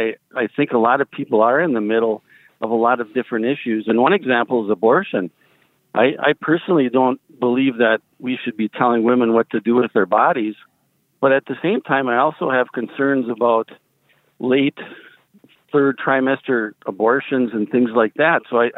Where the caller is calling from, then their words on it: St. Paul, Minnesota, United States; I'm from St. Paul, Minnesota.